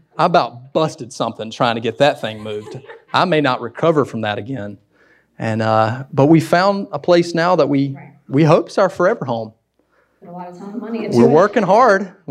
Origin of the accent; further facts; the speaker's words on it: Wilson, North Carolina, United States; I wanted to get really far away from Wilson. I grew up in Wilson, y'all. I thought, man, I'm going to get out of North Carolina.